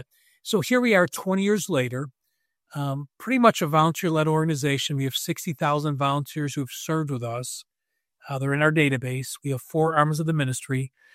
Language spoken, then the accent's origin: English; Buffalo, New York, United States; moved away as an adult; also born or lived in Tupelo, Mississippi; You know, I grew up in Buffalo, New York, and joined a building material corporation, and they promoted me to a senior position. I moved to Tupelo, Mississippi with my wife, and at the point, three kids.